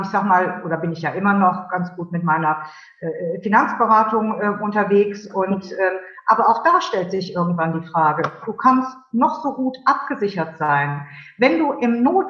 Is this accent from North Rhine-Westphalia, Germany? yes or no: yes; Cologne, North Rhine-Westphalia, Germany; Und ich bin Kölnerin